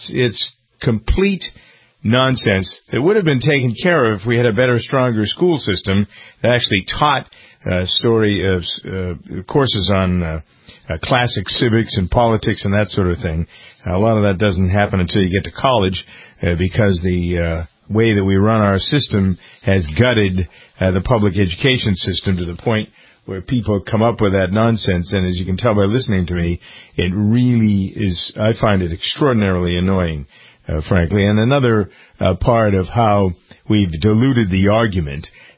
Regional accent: Massachusetts, United States; I get this all the time, too, because I'm from Massachusetts.

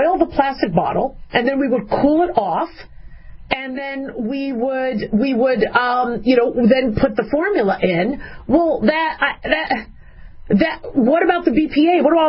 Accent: Arizona, United States; We had desert survival classes in Maricopa County growing up in Arizona, but we didn't really necessarily go out into the desert.

